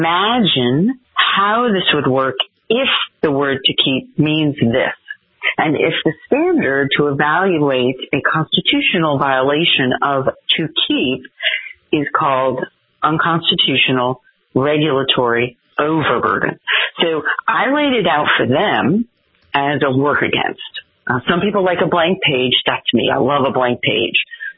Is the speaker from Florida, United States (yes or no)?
no; New Jersey, United States; also born or lived in upstate New York; So, no, native of North Jersey, then upstate New York, currently of the Adirondacks, and now also coastal North Carolina.